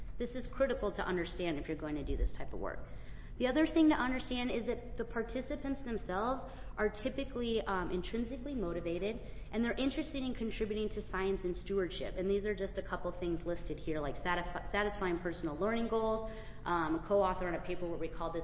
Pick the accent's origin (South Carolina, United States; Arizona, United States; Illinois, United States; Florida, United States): Arizona, United States; Tucson; so I'm from Tucson, Arizona. I'm second-generation Mexican-American. I love where I'm from, but we have a lot of mining.